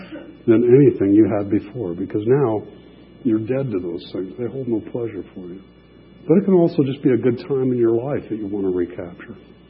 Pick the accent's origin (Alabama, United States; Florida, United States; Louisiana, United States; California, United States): California, United States; Los Angeles; There was nothing but wheat fields to the horizon after growing up in East L.A.